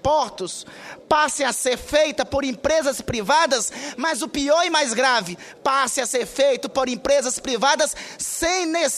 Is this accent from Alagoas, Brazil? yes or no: no; Amapá, Brazil; lá no meu estado do Amapá